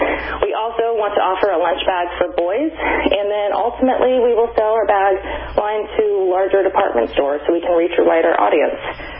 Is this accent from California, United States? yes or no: yes; Santa Barbara, California, United States; now in England, United Kingdom; I grew up in California, Santa Barbara, actually. Went to USC, and that's actually where I met my business partner.